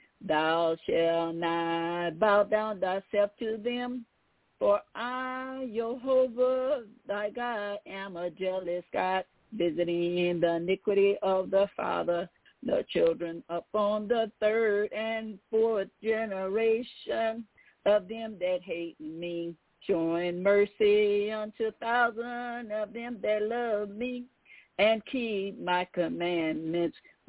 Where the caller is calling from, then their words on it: Tennessee, United States; I'm calling from Tennessee.